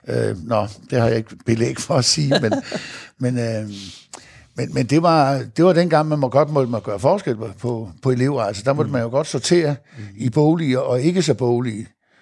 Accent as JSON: {"language": "Danish", "town": "Roskilde", "region": "Zealand", "country": "Denmark", "tie": "born or raised there", "also_born_or_lived": "Slagelse / Hedehusene", "moved": "as an adult", "said": "Jamen, jeg er født i Slagelse, og vokset op det meste af min barndom og ungdom i Roskilde. Og landede så i Hedehusene, og der var 27 flyttet til Jylland, her til mig, ja, og der har jeg så boet siden."}